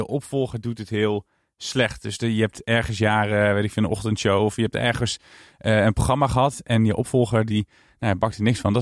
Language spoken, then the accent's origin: Dutch; Tiel, Gelderland, Netherlands; born there; Ik ben geboren in Tiel.